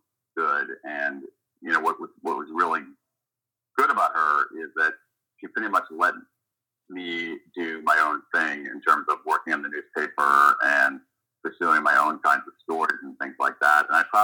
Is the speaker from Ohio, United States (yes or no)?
yes; Columbus, Ohio, United States; Where I grew up in Columbus, Ohio, where I went to, my family and I lived about two blocks away from a local public school